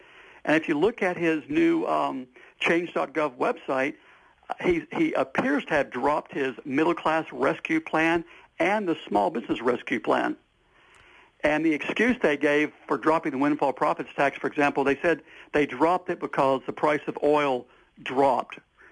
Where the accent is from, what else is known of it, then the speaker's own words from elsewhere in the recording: Houston, Texas, United States; And again, I'm from Houston, Texas. My father worked for Shell Oil Company.